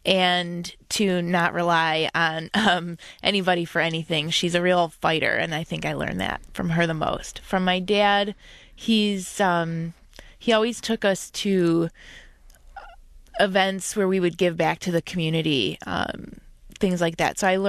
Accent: Farmington Hills, Michigan, United States; are amazing. I grew up in Farmington Hills, Michigan, and very happy, normal childhood.

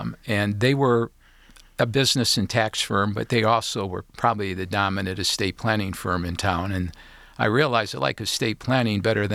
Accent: Dearborn Heights, Michigan, United States; Grew up in Dearborn Heights. I have two brothers that are twins, 2 years younger than me. My dad worked in a factory, Ford Motor Company, the parts depot in Livonia.

